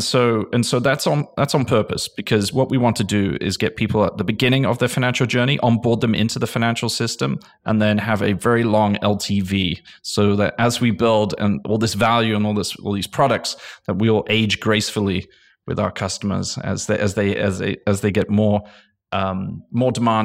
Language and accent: English; England, United Kingdom; now in United States; I'm English. I came from England.